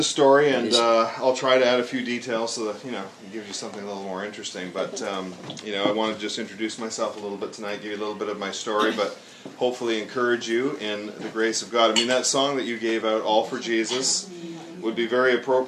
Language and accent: English; Trenton, Ontario, Canada; I was raised in a Christian home. Well, some details. … I'm from Ontario, from Eastern Ontario, near Belleville, Trenton.